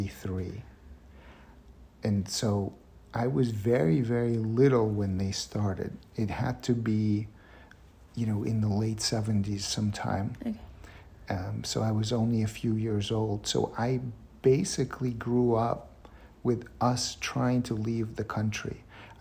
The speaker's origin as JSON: {"language": "English", "country": "Russia", "tie": "born or raised there", "second_language": "English", "moved": "yes", "said": "In some sense, I feel like I got the best of both worlds. Growing up in Russia, my family was fairly well respected."}